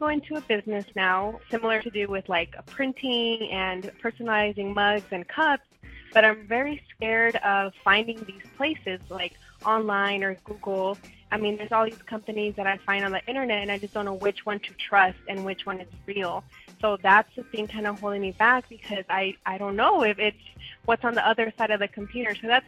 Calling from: Phoenix, Arizona, United States; I'm calling from Phoenix, Arizona

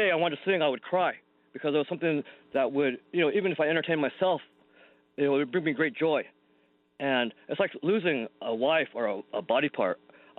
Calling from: Alhambra, California, United States; I'm from Alhambra, California.

